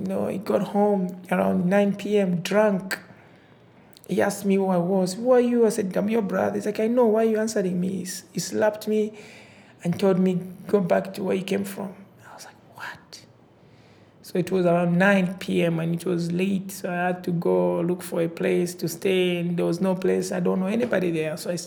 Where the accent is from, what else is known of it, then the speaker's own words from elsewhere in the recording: Zambia; I'm from Zambia, and I was born in a very poor family.